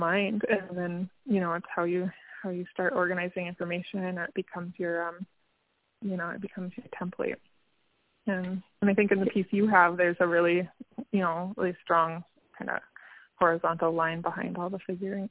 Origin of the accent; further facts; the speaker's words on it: Grand Portage, Minnesota, United States; I was raised in Grand Portage, Ojibwe, and the famous artist from Grand Portage he's deceased, is George Morrison.